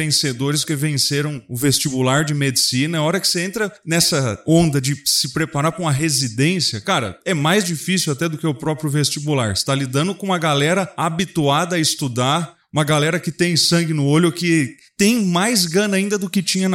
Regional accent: Catanduva, São Paulo, Brazil; Eu sou lá de Catanduva, interior do estado de São Paulo.

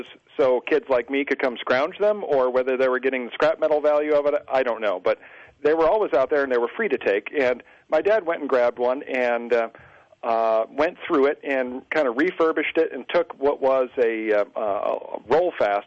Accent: New York, United States; And we were not all that far from Watkins Glen Raceway, which is in the southern tier of New York State.

